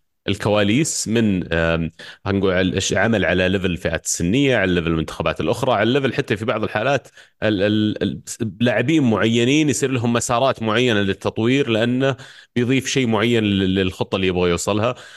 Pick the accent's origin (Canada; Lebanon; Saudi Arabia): Saudi Arabia; لانه يعني مو بشيء نمتاز فيه احنا كلاعبين سعوديين الدفاع.